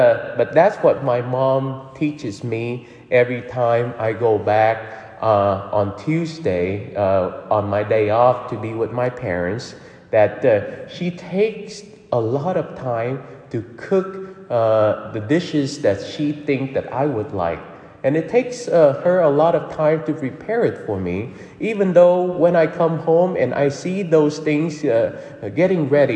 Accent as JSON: {"language": "English", "country": "Vietnam", "tie": "born or raised there", "said": "So growing up in Vietnam, where many people are not Catholic, and as a matter of fact, they are mostly ancestral worshippers or Buddhists."}